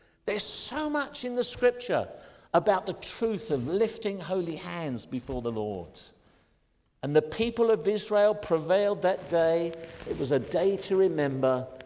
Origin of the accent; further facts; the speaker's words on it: United Kingdom; And I'm proud to say I'm British.